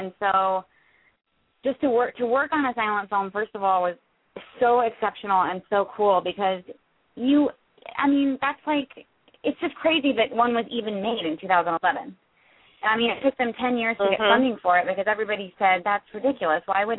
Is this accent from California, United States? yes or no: no; Roanoke, Virginia, United States; I grew up in Roanoke, Virginia